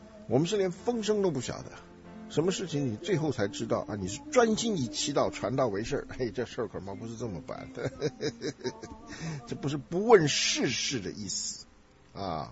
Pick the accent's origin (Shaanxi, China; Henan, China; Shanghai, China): Henan, China; 这是一个中国人很大的毛病，尤其咱们河南人很大的毛病